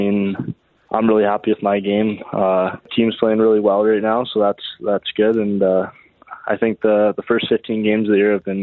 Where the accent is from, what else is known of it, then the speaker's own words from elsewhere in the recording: Calgary, Alberta, Canada; know a lot of people that come to the games every night from Calgary, and it's really cool to play for my hometown